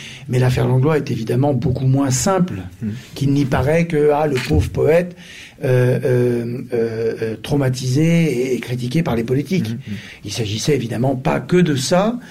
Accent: Lyon, Auvergne-Rhône-Alpes, France; d'abord parce qu'on est de Lyon, donc on n'est pas de Paris, donc on ne fait pas comme eux.

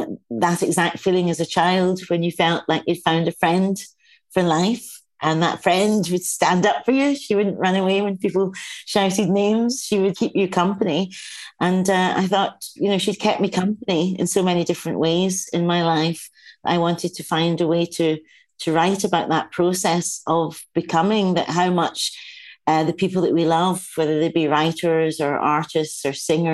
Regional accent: Scotland, United Kingdom; accent: Scottish; because they couldn't hear your Scottish accent because they're too busy seeing your face.

